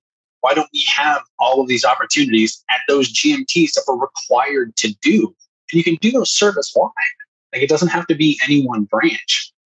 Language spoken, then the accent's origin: English; Boise, Idaho, United States; I'm originally from Boise, Idaho.